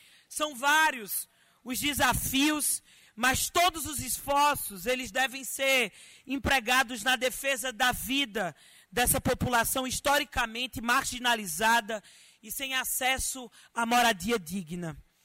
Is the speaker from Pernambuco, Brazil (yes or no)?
yes; Pernambuco, Brazil; Um deputado que vem lá da minha região, do Agreste Pernambucano, fortalecido nesse momento.